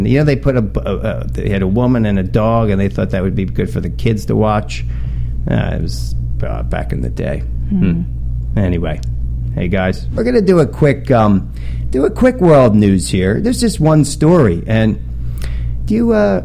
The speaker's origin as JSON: {"language": "English", "region": "New Jersey", "country": "United States", "said": "I'm from Jersey, not from that Channel Island"}